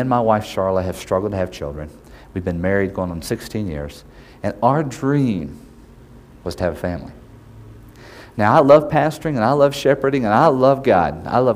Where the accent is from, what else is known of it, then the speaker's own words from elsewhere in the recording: Oklahoma, United States; Me and my wife are from Oklahoma, if my accent has not given itself away.